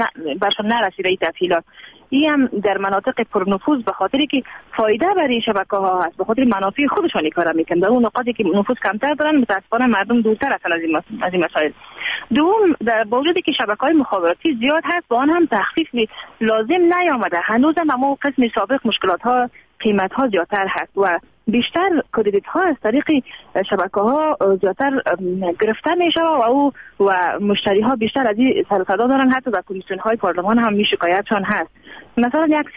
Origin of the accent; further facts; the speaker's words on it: Afghanistan; ما با افتخار افغان هستیم، از افغانستان هستیم